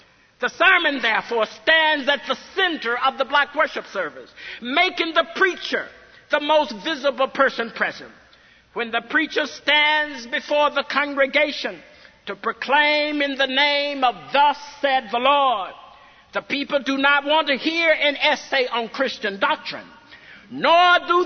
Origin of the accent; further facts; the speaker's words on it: Bearden, Arkansas, United States; Now, I grew up in Macedonia AME Church in Bearden, Arkansas